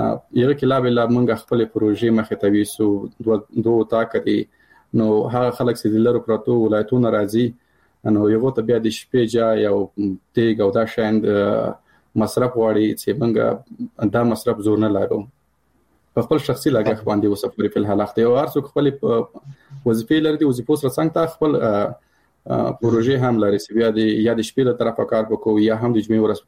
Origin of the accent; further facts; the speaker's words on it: Afghanistan; مثال زه د کابل د پکتیا يم